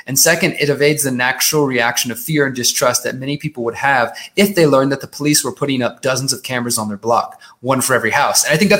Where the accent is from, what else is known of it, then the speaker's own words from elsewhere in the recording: Houston, Texas, United States; As I said, I'm originally from Houston